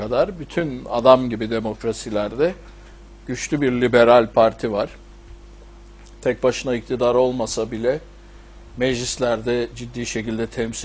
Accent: Istanbul, Turkey; moved away as an adult; İstanbul'da doğdum 57'de. Orta öğrenimimi İstanbul'da tamamladım. Ondan sonra yurt dışına üniversite için gittim. Ve üniversiteyi bitirdikten sonra 25 sene dışarıda kaldım.

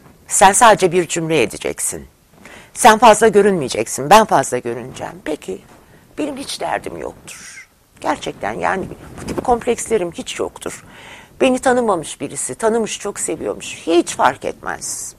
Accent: Ankara, Turkey; Ben devlet memuriyetinden geliyorum. Ankara'da doğup büyümüşüm.

